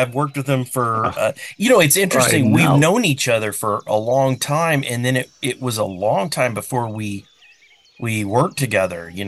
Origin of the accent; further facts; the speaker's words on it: San Diego, California, United States; Well, I grew up in San Diego, so